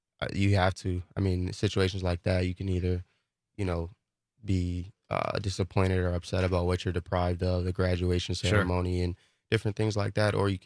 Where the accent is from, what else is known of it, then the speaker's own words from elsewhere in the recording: Milwaukee, Wisconsin, United States; also born or lived in Waukesha; I grew up in Milwaukee. I was going to Morgandale